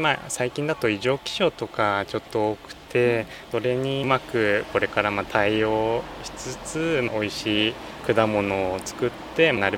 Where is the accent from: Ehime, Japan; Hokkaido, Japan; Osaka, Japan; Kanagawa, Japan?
Kanagawa, Japan; Fujisawa; 藤沢の魅力は地元が藤沢なんですけど、